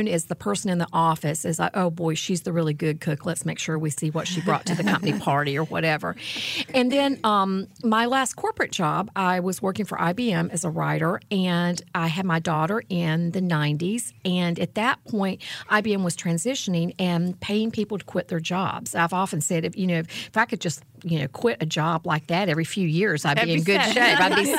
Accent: Boone, North Carolina, United States; When I left my hometown of Boone, North Carolina, in Watauga County, up in the beautiful mountains

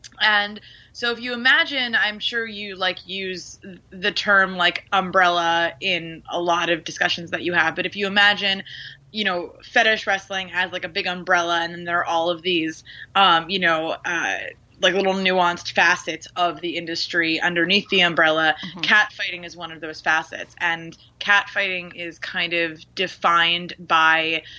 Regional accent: New Jersey, United States; also born or lived in Baltimore; I was living in Baltimore City. I'm from New Jersey originally.

